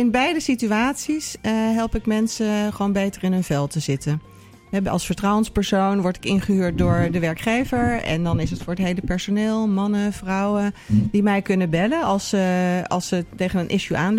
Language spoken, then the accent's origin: Dutch; Amersfoort, Utrecht, Netherlands; ik kom uit Amersfoort.